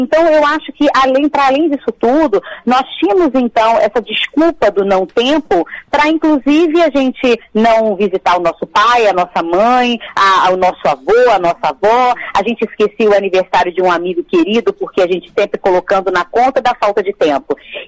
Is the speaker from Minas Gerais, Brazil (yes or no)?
yes; Minas Gerais, Brazil; Então, você falou como carioca, eu como mineira, a gente tem o hábito do agregar, do estar junto, do conviver.